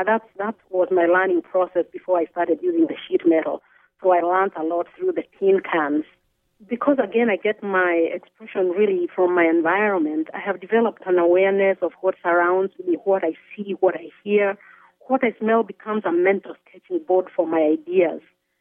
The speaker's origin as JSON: {"language": "English", "country": "Kenya", "tie": "born or raised there", "also_born_or_lived": "South Texas", "lives_now": "United States", "said": "So when I'm growing up in Kenya, I see the string. When I move to South Texas, I see the performance of the folklorico dance."}